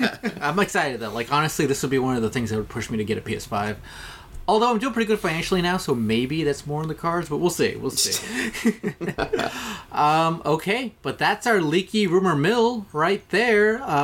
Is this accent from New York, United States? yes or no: no; Corona, California, United States; literally was in my hometown, or Corona, and I was like